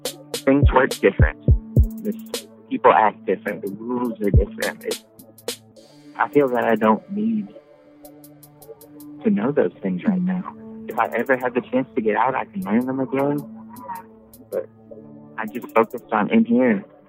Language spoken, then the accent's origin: English; Texas, United States; I grew up in Redneck, Texas.